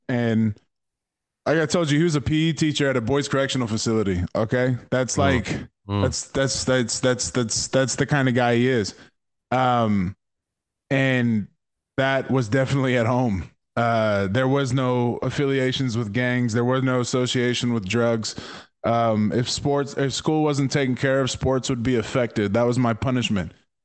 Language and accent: English; Tacoma, Washington, United States; also born or lived in Seattle, United States; I was born out here stateside in Seattle, Washington at UW Hospital, and I grew up in Tacoma my whole life